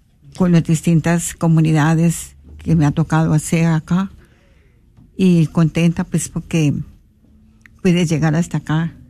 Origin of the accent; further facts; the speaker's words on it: Colombia; moved away; Vengo de Colombia y estoy aquí trabajando pues en la misión.